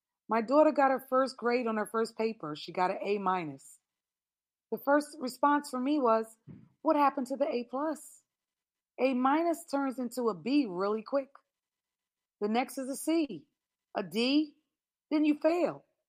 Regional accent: United States; born there; My mother is, but I'm not. I was born in America.

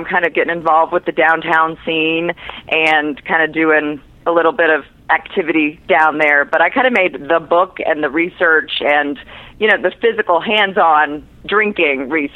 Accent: Florida, United States; also born or lived in Atlanta; So I grew up in Florida, and then right after college, lived there for 12 years, completely by accident.

